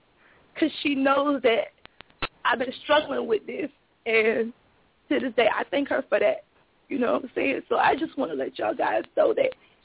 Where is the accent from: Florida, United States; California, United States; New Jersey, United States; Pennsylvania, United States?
Florida, United States; Miami; growing up in Miami, it's hard.